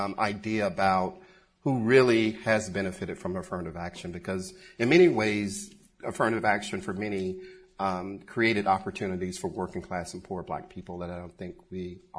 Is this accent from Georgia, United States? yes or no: yes; Atlanta, Georgia, United States; because I grew up in Atlanta, Georgia, when Maynard Jackson was mayor